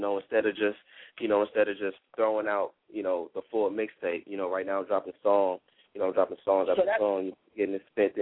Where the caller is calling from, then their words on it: Los Angeles, California, United States; I'm calling from South Central Los Angeles.